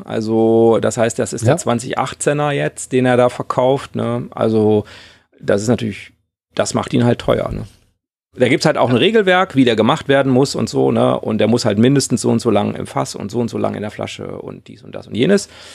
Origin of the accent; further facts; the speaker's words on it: North Rhine-Westphalia, Germany; Wir kommen ja aus Nordrhein-Westfalen und bis in die Toskana ist für uns zu weit in einem Rutsch.